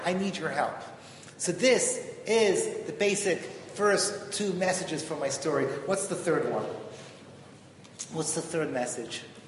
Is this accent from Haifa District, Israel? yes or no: no; Jerusalem, Jerusalem District, Israel; But I'm a rabbi from Jerusalem, and I like to fake that I know everybody